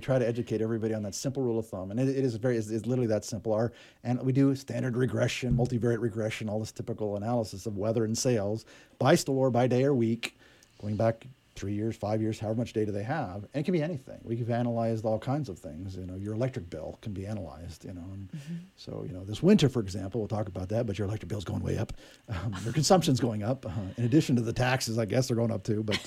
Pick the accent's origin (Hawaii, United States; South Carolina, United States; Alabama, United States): Hawaii, United States; So as a kid growing up in Hawaii.